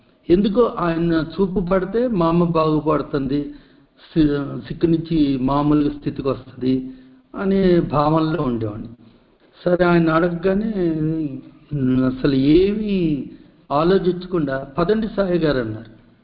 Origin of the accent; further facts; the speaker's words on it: Hyderabad, Telangana, India; నేనైతే సిటీలోనే పుట్టి పెరిగాను, హైదరాబాద్లోనే నా చదువులంతా హైదరాబాద్